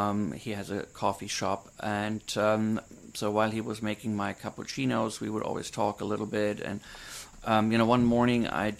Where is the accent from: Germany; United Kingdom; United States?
Germany; Bavaria; I mean, you know, I grew up in Germany, in Bavaria, and I would spend a lot of time on farms.